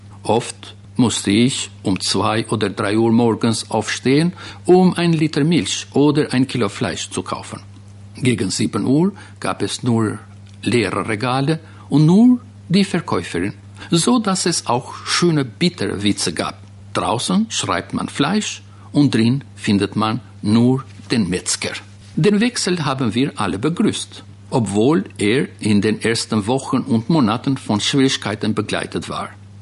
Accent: Çorovodë, Berat County, Albania; German is a second language; In meiner Heimatstadt Chorovoda hatte ich, liebe Hörerinnen und liebe Hörer, nur Russisch als Fremdsprache gelernt.

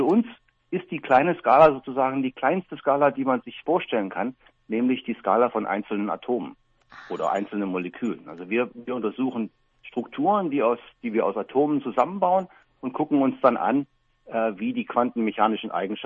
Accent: Germany; now in South Korea; meine Frau ist Amerikanerin, ich bin Deutscher.

